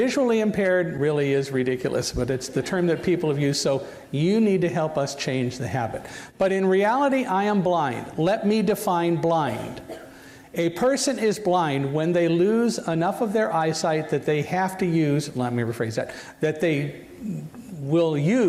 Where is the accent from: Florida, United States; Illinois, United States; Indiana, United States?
Illinois, United States; Chicago; But I was born in Chicago, grew up there for 5 years, went to the candy store when I was old enough to do it with my brother and cousins who lived next door every day